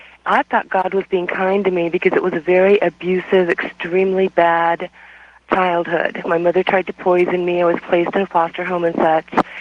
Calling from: Oregon, United States; I am calling from Oregon, and my first 7 years of childhood I have no memory of, and I'm back at the place of my birth now.

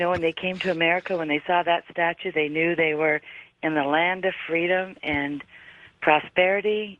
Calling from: Canada; from Canada, your favorite country.

